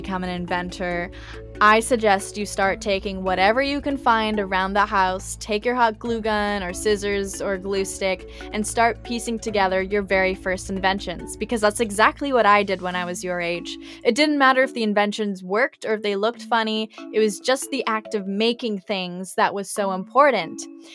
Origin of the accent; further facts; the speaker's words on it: Canada; Well, I'm quite Canadian, so I do try and follow the rules most of the time.